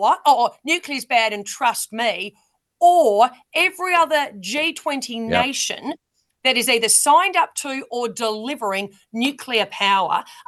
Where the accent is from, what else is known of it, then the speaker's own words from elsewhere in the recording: Australia; in particular to the mining and resources industry in Australia, in my home state